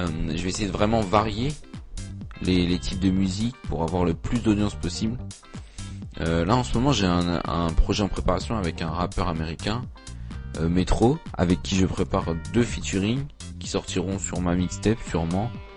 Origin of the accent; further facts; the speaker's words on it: Laval, Pays de la Loire, France; born there; now in Dijon, France; j'ai 15 ans, je suis né à Laval le 18 septembre 2001. J'habite maintenant à Dijon depuis 4 ans, mais je reviens sur Laval toutes les vacances scolaires.